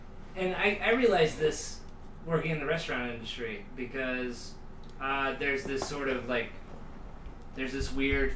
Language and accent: English; South Carolina, United States; Yeah, well, it's like, I came from South Carolina, you know